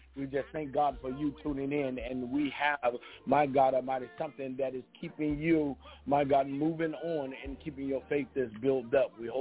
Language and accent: English; Georgia, United States; right here in the United States of America, right here in my hometown, Georgia.